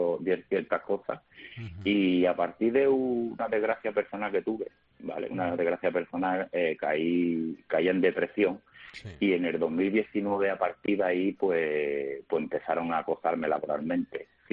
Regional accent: Málaga, Andalusia, Spain; Yo soy una persona que soy de Málaga, y te llamo desde Málaga

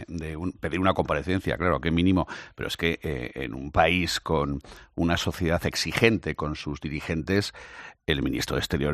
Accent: Spain; Que esto haya sucedido en una embajada de España es para avergonzarnos como españoles.

